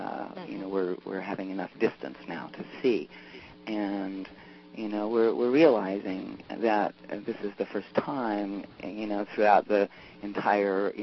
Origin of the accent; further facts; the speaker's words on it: the West, United States; my father was a wildlife biologist who worked for the Forest Service, so I was raised out in the National Forest, so the West.